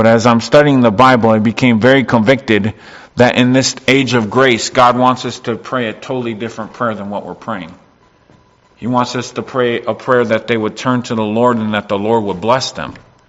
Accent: United States; being from the United States brings up a whole nother can of worms of, I'm just from the United States, so of course the battle for independence had to be the most righteous thing in the whole earth

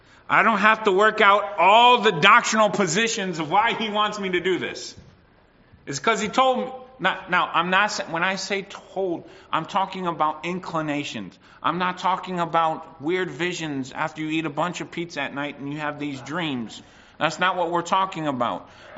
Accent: United States; You know, World War II, since I'm American, started in 1941.

